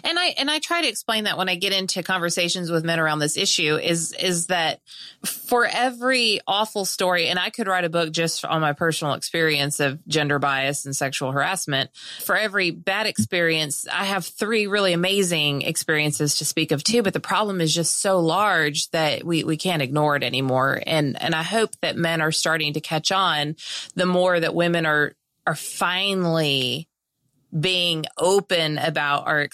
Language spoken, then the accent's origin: English; California, United States; I'm from California originally, so forgive my slang